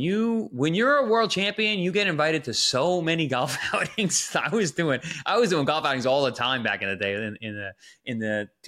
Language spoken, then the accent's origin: English; Long Island, New York, United States; If you're like, growing up in Long Island, I don't understand how you did not get into fights growing up.